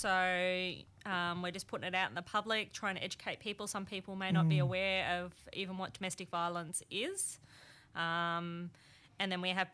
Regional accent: Victoria, Australia; moved away as an adult; I am originally from Victoria. I'm from Victoria. So, okay. Yep, I've been up here in the far north about 13 years now.

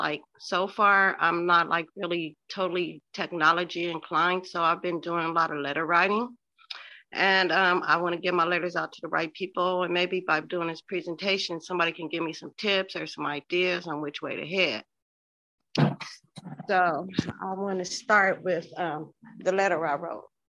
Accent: Compton, California, United States; I was born and raised in Compton.

